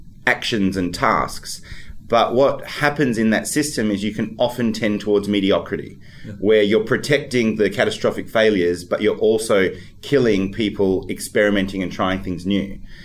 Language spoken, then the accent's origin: English; Perth, Western Australia, Australia; I'm 36. I'm an Australian. I'm a medical doctor. I'm from Perth originally. I grew up there to a migrant family from Italy and Croatia